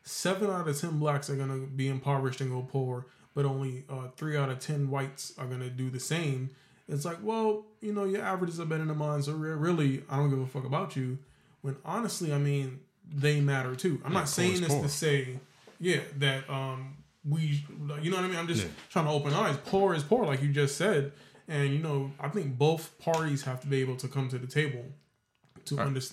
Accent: New York, United States; Some of the shit that people say, like, and I'm from New York.

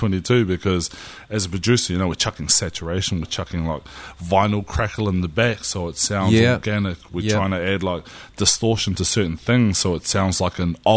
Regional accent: France; Growing up in France, I grew up in France for a big chunk of my life

